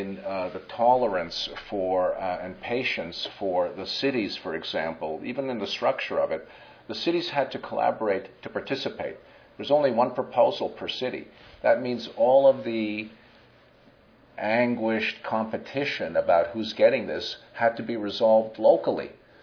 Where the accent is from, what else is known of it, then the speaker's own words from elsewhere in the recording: Canada; I'm Canadian, but I work most of my life in the States.